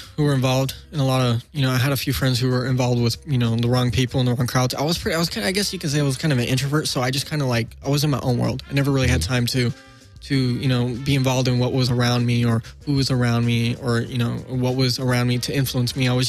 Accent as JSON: {"language": "English", "town": "Norco", "region": "California", "country": "United States", "tie": "born or raised there", "also_born_or_lived": "Paramount / Norwalk / Southgate / Glendale", "said": "Yeah, and I lived in Norwalk, Southgate. The most recent, and then I moved at 3 years old to Norco in Riverside County, and then most recent time living in LA was in Glendale with my dad, and that was last year."}